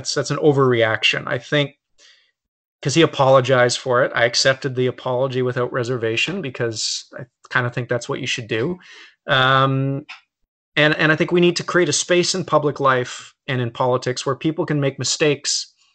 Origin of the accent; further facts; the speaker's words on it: Vancouver, British Columbia, Canada; also born or lived in Toronto / Alberta; I'm born and raised in Vancouver, but lived in Toronto, and obviously was speaking from my perspective, living a decade in Alberta.